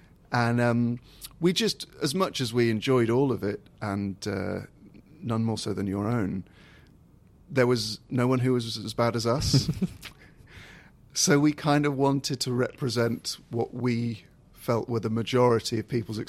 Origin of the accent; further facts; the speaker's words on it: Bristol, South West England, United Kingdom; also born or lived in London; about 3 years ago, I moved out of London from Bristol originally, but I moved out of London and I got a text.